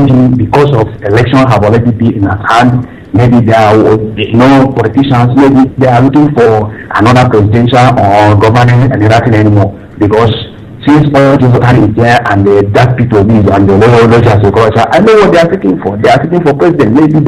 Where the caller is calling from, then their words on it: Dakar, Senegal; I'm calling from Dakar